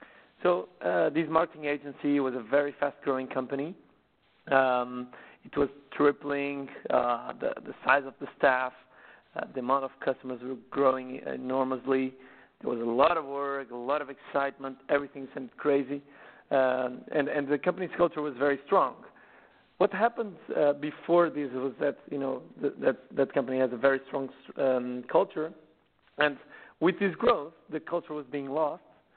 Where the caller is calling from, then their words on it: Portugal; So I'm calling from Portugal. Actually, it's 6 p.m. over here.